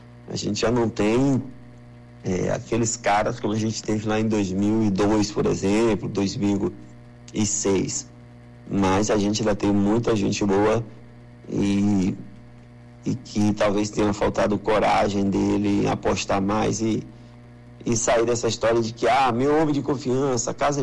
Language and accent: Portuguese; Juazeiro, Bahia, Brazil; E eu voltar embora pra minha terrinha aí, que já tem um tempo, eu acho que já tem mais de 2 meses que eu não fui, que eu não vou a Juazeiro